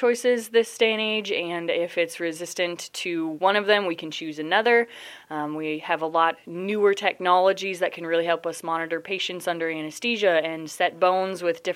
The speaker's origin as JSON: {"language": "English", "town": "Van Meter", "region": "Iowa", "country": "United States", "said": "I am originally from the Van Meter area."}